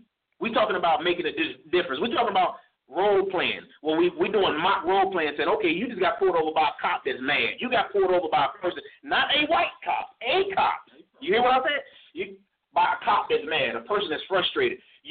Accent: East St. Louis, Illinois, United States; moved away as an adult; now in Texas, United States; I'm from East St. Louis, Illinois, and I'm living in Texas. I live here.

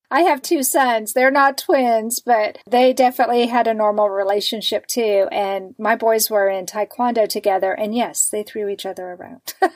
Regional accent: Texas, United States; And of course, everybody who's listened to the program knows I'm from Texas.

